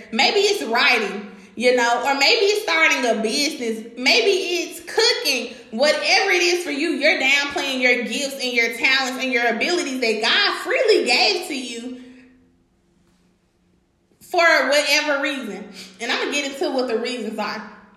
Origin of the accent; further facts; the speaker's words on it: Memphis, Tennessee, United States; You know I grew up in North Memphis, right?